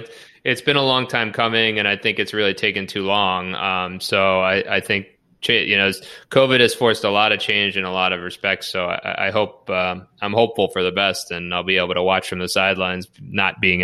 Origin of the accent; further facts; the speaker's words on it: New York City, New York, United States; I grew up in New York City, but I had never been to a musical before I met my wife.